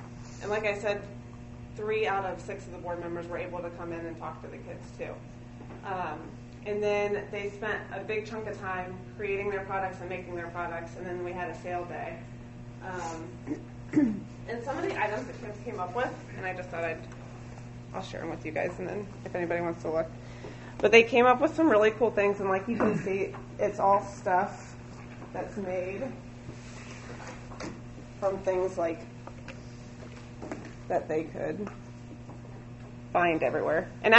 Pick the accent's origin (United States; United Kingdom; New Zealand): United States; Marysville; I'm from Marysville. My parents are from Marysville. My grandparents are from Marysville.